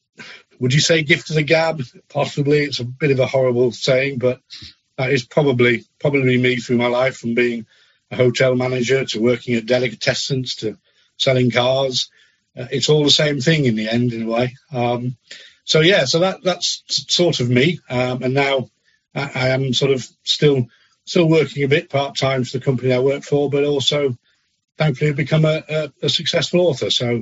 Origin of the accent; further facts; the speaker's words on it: Yorkshire and the Humber, United Kingdom; also born or lived in Harpenden; but I was born in Harpenden as a young man near just outside London. Moved up to the Yorkshire Dales, where I spent the first 30 years of my life in a sort of bubble of the village life, if you like.